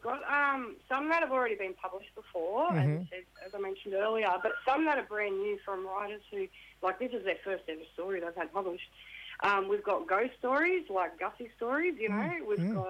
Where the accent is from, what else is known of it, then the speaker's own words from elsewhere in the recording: New South Wales, Australia; and I'm Lebanese through my dad's side. My grandmother was Darug, but I grew up in the Tweed Koori community. My stepdad's Bundjalung in South Sea Islander.